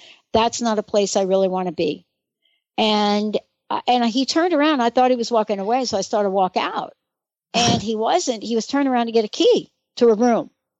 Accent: New York City, New York, United States; I'm a girl from the Bronx. I grew up in the projects.

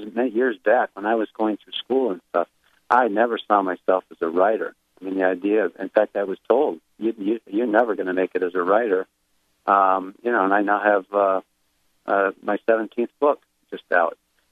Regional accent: Michigan, United States; also born or lived in Chicago; And I moved from Chicago to back to my hometown in Michigan.

